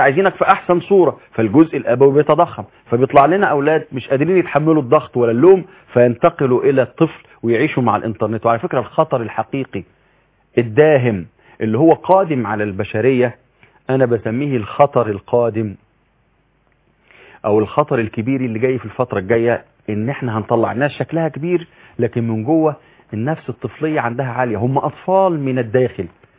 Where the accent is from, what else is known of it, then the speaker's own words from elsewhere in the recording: Egypt; احنا كمصريين